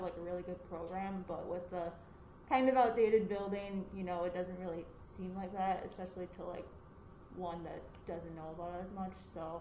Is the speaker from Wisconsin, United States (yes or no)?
yes; West Salem, Wisconsin, United States; I come from West Salem, Wisconsin, which is near La Crosse.